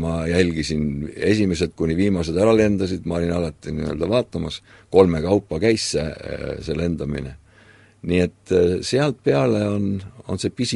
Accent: Kantküla, Jõgeva County, Estonia; born there; Mina olen sündinud Jõgevamaal Kantkülas, see on Jõgeva ja Mustvee vaheline ristee.

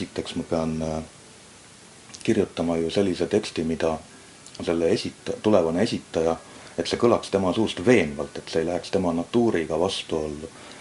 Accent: South Estonia, Estonia; No, mina olen lõuna-eestlane.

